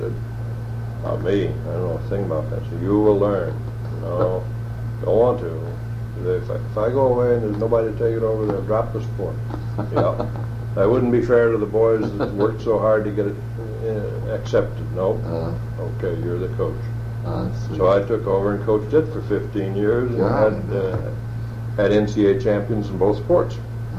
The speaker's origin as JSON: {"language": "English", "town": "McAllen", "region": "Texas", "country": "United States", "tie": "born or raised there", "said": "I was raised on the Texas border, way down in a little town called McAllen, Texas."}